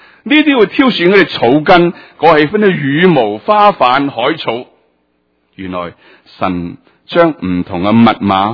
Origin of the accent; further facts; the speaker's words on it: China; 你知道我哋中國人呢，就為食燕窩呢